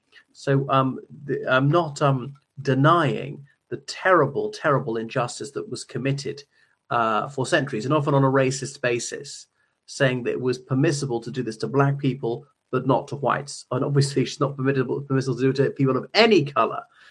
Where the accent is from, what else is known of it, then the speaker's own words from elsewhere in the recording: Ireland; o everyone … from Ireland.